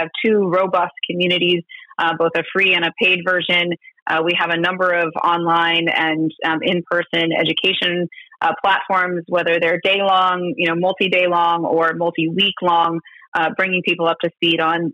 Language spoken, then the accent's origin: English; United States; I think I grew up in America truly believing in my individual vote matters, and it does.